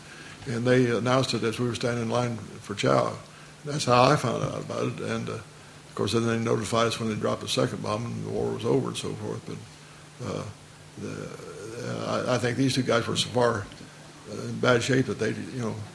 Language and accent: English; Champaign, Illinois, United States; Of course, I was originally from Champaign.